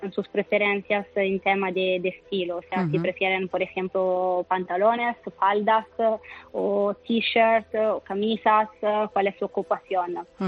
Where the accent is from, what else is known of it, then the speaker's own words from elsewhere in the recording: Italy; Spanish is a second language; now in Barcelona, Spain; Trabajamos aquí en Barcelona. Yo soy italiana, como podéis notar